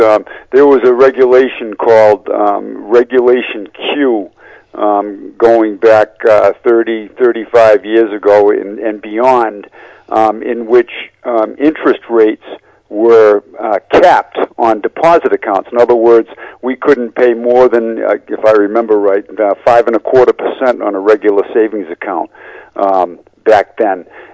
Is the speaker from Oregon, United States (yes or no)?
no; Gloucester, Massachusetts, United States; I grew up here in Gloucester, Mass. Of course, I'm not a native. I've only been here since I was two, and real Gloucester natives know who's a native and who's not, but grew up here, had a very happy childhood.